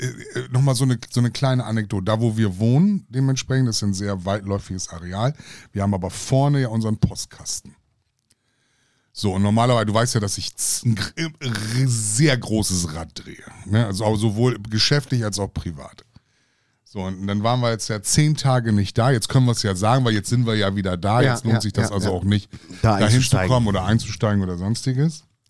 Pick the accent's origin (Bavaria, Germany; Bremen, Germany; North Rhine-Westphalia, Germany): Bremen, Germany; ich komme schon aus Bremen da. Also, okay, hört man kaum.